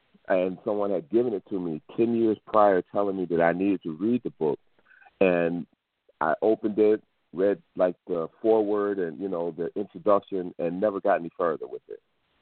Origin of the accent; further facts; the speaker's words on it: Buffalo, New York, United States; as I was graduating from the University of Buffalo and growing up in the city of Buffalo, just wanting to stay local and start a business or do something that I thought that would help me to do better in Buffalo